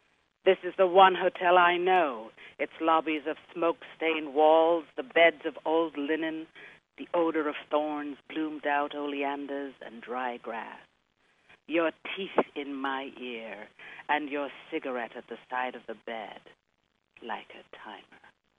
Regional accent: England, United Kingdom; now in United States; I grew up in England.

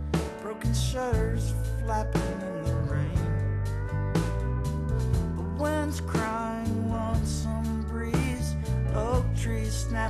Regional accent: Alabama, United States; I mean, I grew up in Alabama

